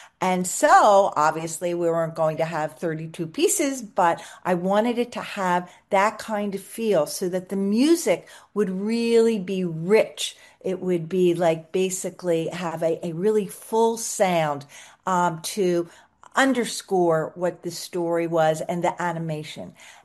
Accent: East Coast, United States; also born or lived in Kansas City; we were living most of our young adult lives in Kansas City. We're not from there, we're from the East Coast.

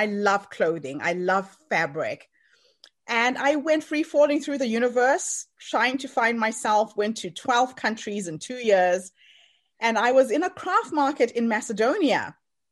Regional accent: Zimbabwe; moved away as an adult; So I'm from Zimbabwe originally, moved to South Africa to get my first degree.

